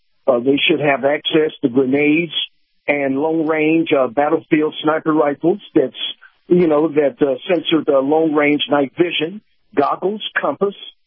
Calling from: Wesley Chapel, Florida, United States; Yes, good morning, Captain. … from Wesley Chapel.

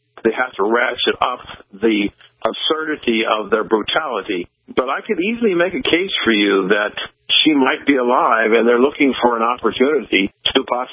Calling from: Dallas, Texas, United States; I am calling you from Dallas, Texas.

